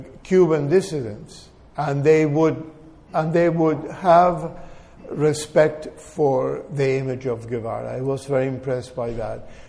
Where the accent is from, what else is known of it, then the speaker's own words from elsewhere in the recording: Argentina; now in New York City, United States; I am an American. I am more of an American than an Argentine. I have lived two-thirds of my life in New York City